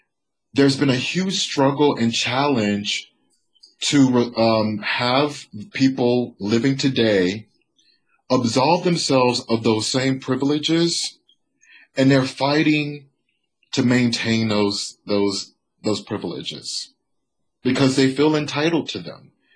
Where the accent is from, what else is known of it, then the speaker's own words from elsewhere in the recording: United States; growing up in the United States as a Black American already positions one to be highly sensitive to the ways in which one could be bullied, targeted, picked on.